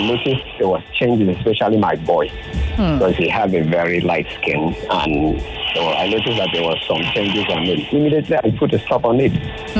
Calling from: Ikorodu, Lagos, Nigeria; I'm calling from Ikorodu.

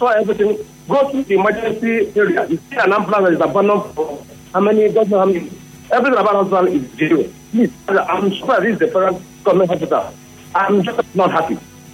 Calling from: Bonny Island, Rivers, Nigeria; I'm actually coming from Bonny Island.

